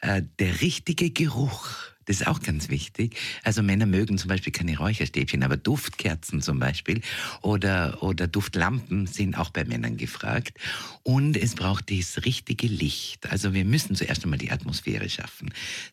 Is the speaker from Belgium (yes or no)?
no; Vorarlberg, Austria; was ich als Vorarlbergerin jetzt nicht so wahnsinnig erotisch finde